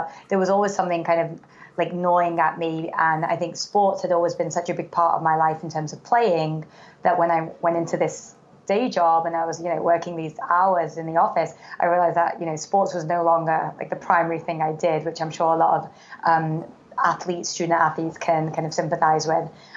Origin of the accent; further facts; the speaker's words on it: Manchester, North West England, United Kingdom; So I was born and raised in England, grew up in Manchester.